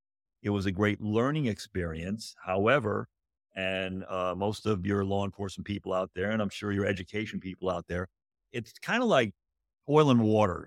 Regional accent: Connecticut, United States; My background, I grew up in Connecticut.

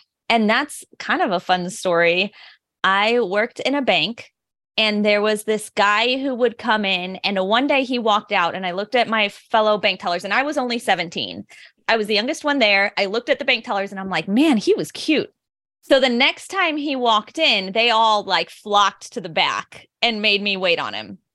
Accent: Illinois, United States; I am from like the St. Louis, Missouri area, but actually in a suburb of St. Louis on the Illinois side.

